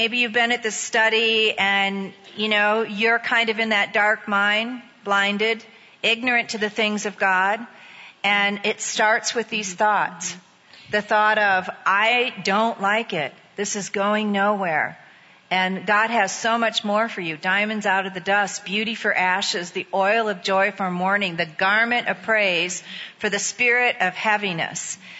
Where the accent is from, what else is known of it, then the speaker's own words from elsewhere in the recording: Michigan, United States; I was raised in Michigan.